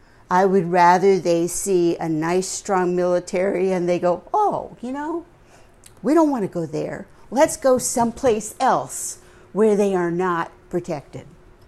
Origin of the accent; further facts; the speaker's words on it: United States; born there; I am an American. I was born here. I am a Native American.